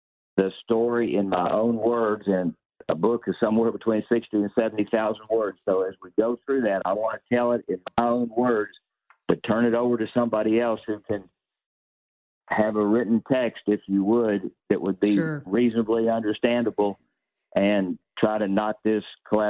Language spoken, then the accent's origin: English; the South, United States; accent: Southern; a piece of software that'll understand the way I speak with my Southern accent.